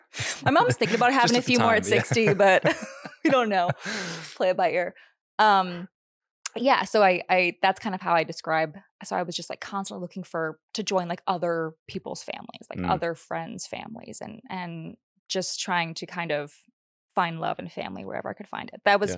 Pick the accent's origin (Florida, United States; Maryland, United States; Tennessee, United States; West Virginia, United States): West Virginia, United States; So I grew up in West Virginia. I'm from West Virginia originally.